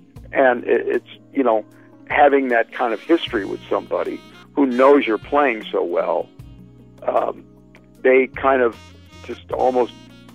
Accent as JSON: {"language": "English", "town": "St. Louis", "region": "Missouri", "country": "United States", "tie": "born or raised there", "also_born_or_lived": "New York", "lives_now": "Westchester, United States", "said": "because I grew up on the Mississippi River in St. Louis. I moved to New York, on the Hudson River. And now I just moved up to Westchester, right on the Hudson River as well."}